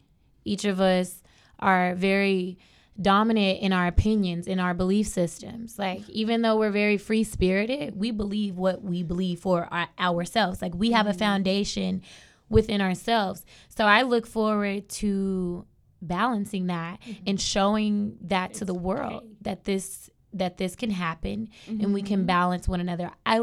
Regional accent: the South, United States; now in California, United States; because I grew up in the South, as opposed to, like, California made me more of, like, yeah, free spirit, loving trees.

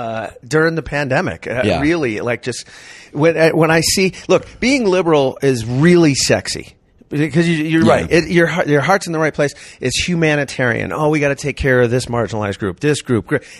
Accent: Massachusetts, United States; We grew up in the same part of we grew up in Massachusetts.

